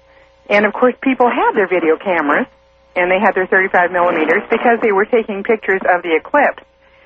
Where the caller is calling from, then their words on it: San Diego, California, United States; Hi, I'm calling from San Diego.